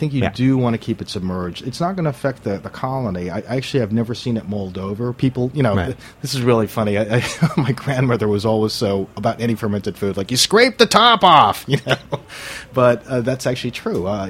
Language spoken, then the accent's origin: English; Guam; I learned this from my neighbors growing up on Guam. We have a huge Korean population.